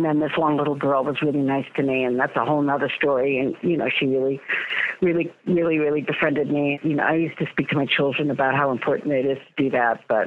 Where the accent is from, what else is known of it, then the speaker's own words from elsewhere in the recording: Westchester, New York, United States; born there; also born or lived in Rotterdam; I was born in Westchester, New York, and then at age 5 moved to Holland, and I lived in Rotterdam for my primary years from age 5 to 10.